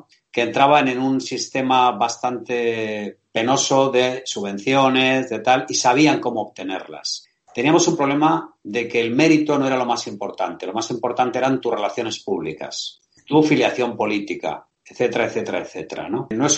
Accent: Basque Country, Spain; Y eso lo digo yo en mi tierra, del País Vasco.

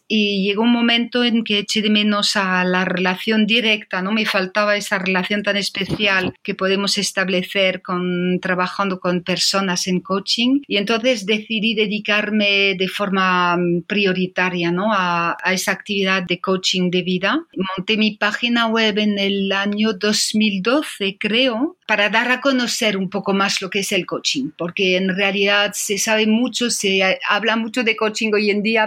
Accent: France; Spanish is a second language; moved away as an adult; now in Madrid, Spain; entonces francesa, llevo ya casi 20 años en Madrid

